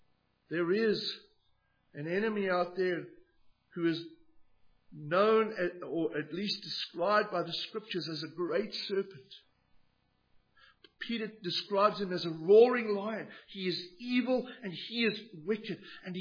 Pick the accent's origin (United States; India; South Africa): South Africa; I come from South Africa.